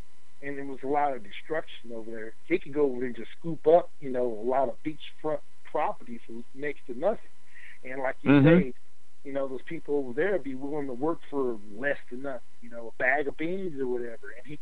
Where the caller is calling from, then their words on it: Lubbock, Texas, United States; calling from Lubbock, Texas.